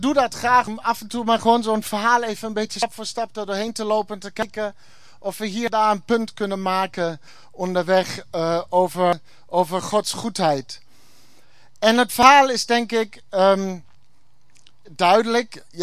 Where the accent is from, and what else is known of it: Germany; Dutch is a second language; now in Netherlands